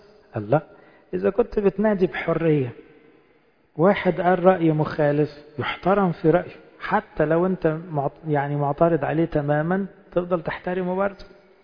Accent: Egypt; لأنه أحياناً شعبنا يكون غير منظم شوية. كمصريين تلاقوا ايه كل واحد يتكلم

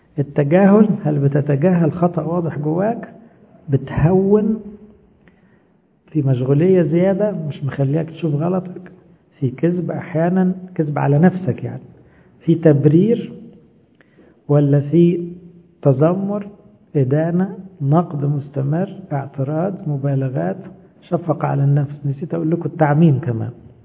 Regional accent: Egypt; عندنا في مصر بقى البلد والحكومة والمرور والحر

